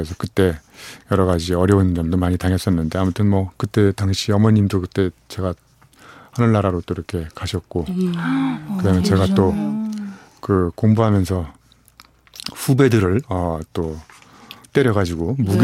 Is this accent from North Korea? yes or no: no; Eumseong, North Chungcheong, South Korea; 저도 어렸을 때는 중학교 때까지 제 고향이 충북 음성이거든요.